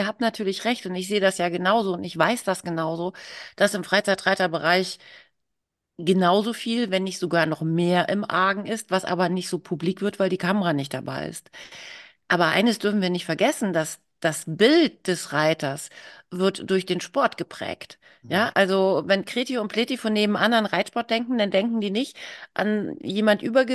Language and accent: German; Düsseldorf, North Rhine-Westphalia, Germany; Ich hatte als 12-Jährige zwei Pflegepferde. Ich komme ja aus Düsseldorf.